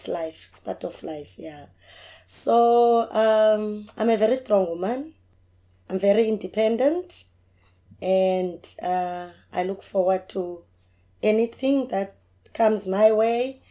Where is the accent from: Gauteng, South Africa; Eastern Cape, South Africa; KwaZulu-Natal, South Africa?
Eastern Cape, South Africa; Queenstown; born there; I was born in Eastern Cape, Queenstown. I was born in July 1977, 7 July, so I'm 777. I grew up with my grandmother.